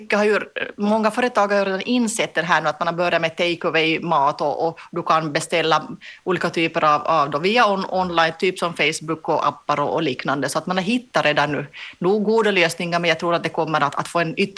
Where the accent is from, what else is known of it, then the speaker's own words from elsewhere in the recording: Molpe, Ostrobothnia, Finland; Och nu har jag då suttit här ute på landsbygden i min hemby Molpe i tre veckor.